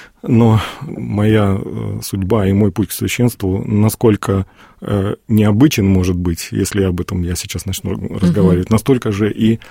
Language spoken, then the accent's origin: Russian; Samarkand, Samarqand Region, Uzbekistan; И родился в древней столице Самарканде. То есть, ну, за несколько тысяч километров от Москвы, где ныне я служу